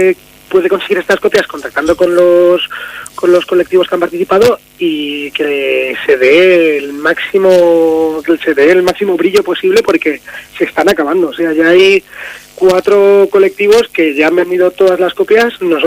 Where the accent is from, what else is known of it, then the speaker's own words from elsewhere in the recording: Bilbao, Basque Country, Spain; Es que los de Bilbao somos muy de Bilbao